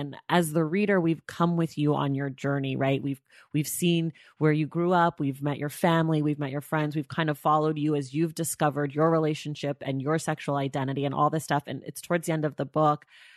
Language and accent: English; Oakland, California, United States; I'm from Oakland, California.